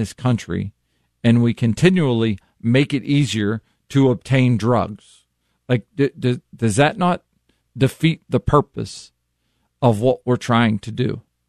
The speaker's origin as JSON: {"language": "English", "region": "Ohio", "country": "United States", "said": "Listen, we're from Northeast Ohio."}